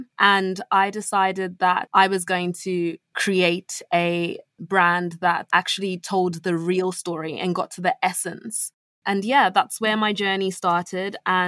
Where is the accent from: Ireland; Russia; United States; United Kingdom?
United Kingdom; England; I grew up in England. I wanted to go back home to South Africa.